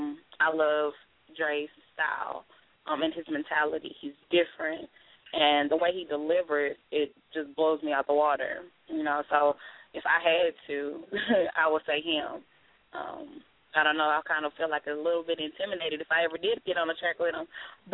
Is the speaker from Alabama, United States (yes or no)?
no; Greenville, Texas, United States; I'm from Greenville, Texas. It is, well, from Dallas. It's probably like 35 miles on I-30. It's itty bitty town.